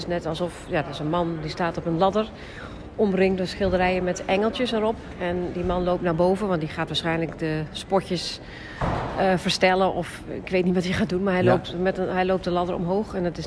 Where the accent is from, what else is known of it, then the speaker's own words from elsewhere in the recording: Groningen, Netherlands; moved away as an adult; also born or lived in Venlo / Roermond / Maastricht; now in North Brabant, Netherlands; Nee, ik kom oorspronkelijk uit Groningen.